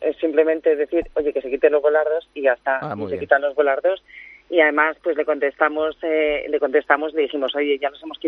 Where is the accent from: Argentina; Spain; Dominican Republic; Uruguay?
Spain; Madrid, Community of Madrid; yo me alegro como madrileña